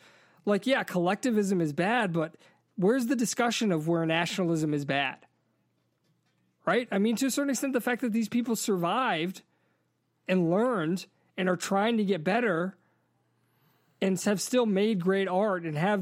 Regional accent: United States; born there; It's just that I was born in America and I came back to America, and I can't escape that sort of point of view.

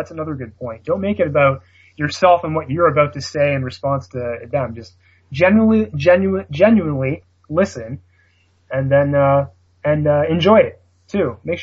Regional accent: Canada; accent: Canadian; If you guys are going to make fun of my Canadian accent, then I'm hanging up.

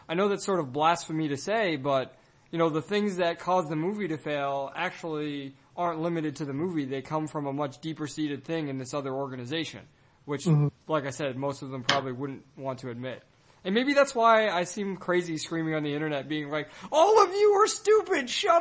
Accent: Northeast, United States; now in California, United States; I'm one of 300 million in America, and then I'm from the Northeast, and now I'm living in California.

